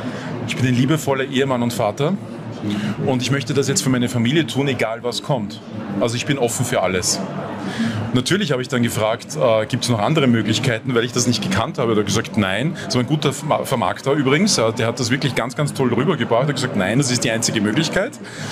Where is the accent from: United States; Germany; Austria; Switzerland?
Austria; Vienna; Ich bin in Wien geboren und aufgewachsen.